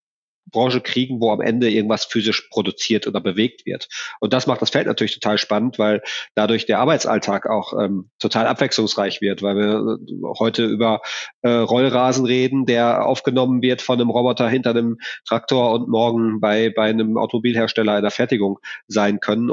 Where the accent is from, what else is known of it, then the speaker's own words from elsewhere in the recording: Northern Germany, Germany; Ich bin eigentlich Norddeutscher